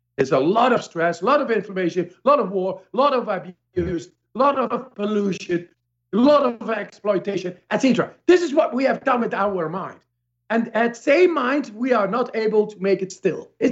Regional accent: Amsterdam, North Holland, Netherlands; I come from Amsterdam

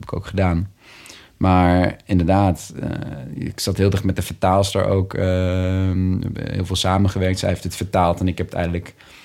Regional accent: Nijmegen, Gelderland, Netherlands; Opgegroeid in Nijmegen, ja. in de buitenwijk van Nijmegen. Ook wel een groene wijk.

